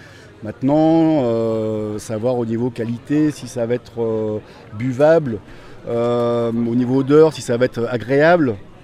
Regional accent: Angers, Pays de la Loire, France; Moi je suis originaire de Angers.

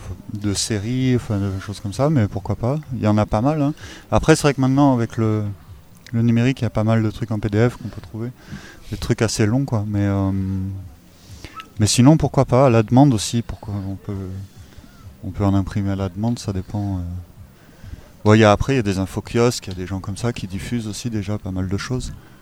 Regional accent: Nantes, Pays de la Loire, France; Moi, je suis de plus loin. De très loin. Moi, je viens de Nantes, mais bon, j'ai passé pas mal de temps dans le 04.

